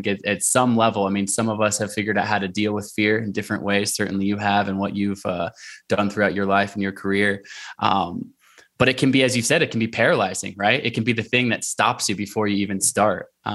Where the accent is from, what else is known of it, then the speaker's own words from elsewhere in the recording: Portland, Oregon, United States; And so growing up in Portland, Oregon, you know, it's a city, but you're surrounded by beautiful wilderness kind of in every single direction.